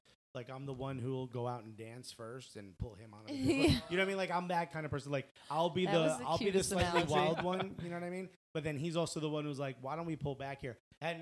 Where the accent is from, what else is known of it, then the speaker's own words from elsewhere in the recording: Newark, New Jersey, United States; I'm a kid from Newark.